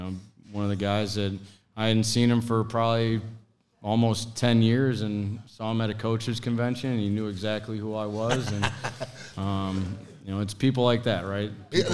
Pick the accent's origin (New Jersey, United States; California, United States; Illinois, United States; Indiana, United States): Illinois, United States; Palatine; I'm from Palatine, Illinois, northwest suburb of Chicago.